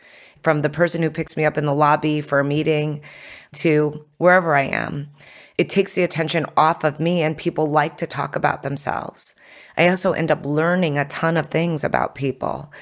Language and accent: English; United States; born there; Then I was born in America. That's a real thing.